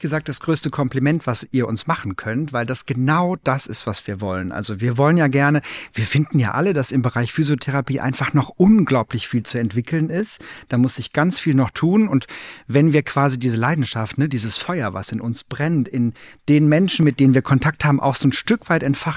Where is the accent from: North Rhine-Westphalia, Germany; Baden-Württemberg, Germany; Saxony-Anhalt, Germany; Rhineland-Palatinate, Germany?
North Rhine-Westphalia, Germany; Bonn; ich komme ja aus Bonn und ihr seid in Koblenz und das ist jetzt nicht die Riesenstrecke.